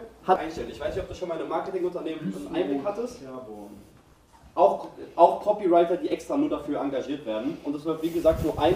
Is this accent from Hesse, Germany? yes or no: yes; Maintal, Hesse, Germany; Und ich komme aus Maintal. Ich weiß nicht, sagt dir Maintal was? Ja, ist direkt zwischen Hanau und Frankfurt und eigentlich quasi in Fechenheim.